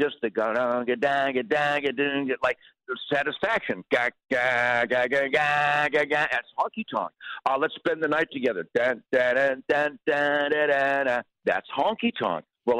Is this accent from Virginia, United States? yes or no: no; Detroit, Michigan, United States; Mark, I'm from Detroit. Mark, I'm a soul brother.